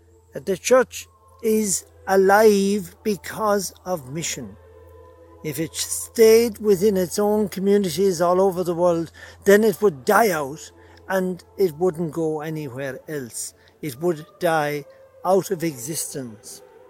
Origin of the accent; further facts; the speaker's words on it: Ireland; It's coming again from Ireland, my home country, and on my brother's farm with the birds behind me and beautiful sunshine.